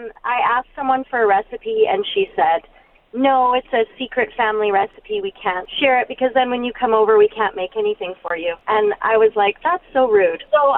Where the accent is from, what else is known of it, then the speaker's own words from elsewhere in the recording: Manitoba, Canada; No, all of my family's from Saskatchewan, except for me. I'm from Manitoba.